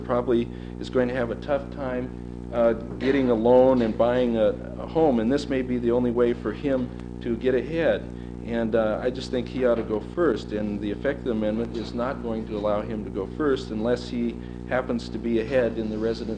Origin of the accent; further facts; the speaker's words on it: Alaska, United States; born there; seeing as I was born in Alaska, I'm probably going to be ahead of a lot of people